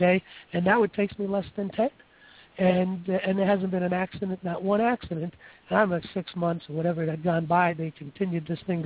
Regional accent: New York City, New York, United States; I come from New York City, and when I was younger, you know, I was raised in the 50s and the 60s, and in the city, it was always very friendly in the city. You know, summer nights, I lived in the Bronx.

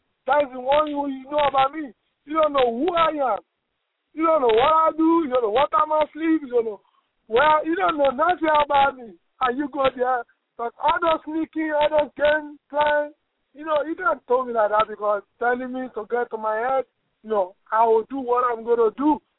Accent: Nigeria; So now where I'm from Nigeria, we don't look either face to argue.

